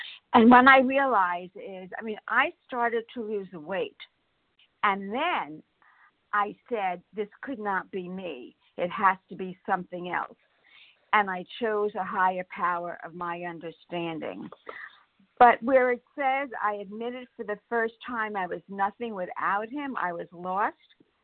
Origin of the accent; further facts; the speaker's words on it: Florida, United States; I am from South Florida.